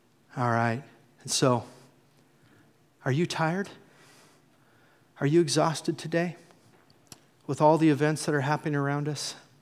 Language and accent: English; Columbus, Nebraska, United States; I grew up on the Platte River by Columbus, Nebraska